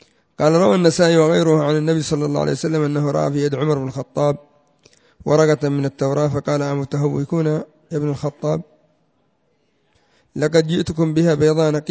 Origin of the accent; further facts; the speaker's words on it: Yemen; كما يقول العامة عندنا في اليمن هم في الجيب